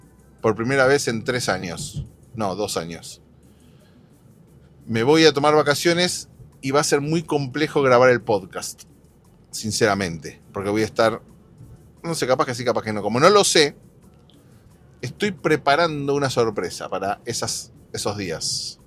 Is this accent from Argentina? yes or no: yes; Argentina; Somos de Argentina